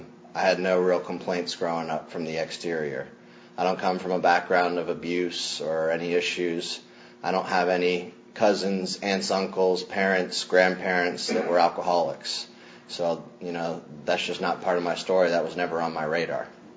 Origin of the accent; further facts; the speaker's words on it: Bethlehem, Pennsylvania, United States; born there; I was born in Bethlehem, Pennsylvania. It was a steel town up north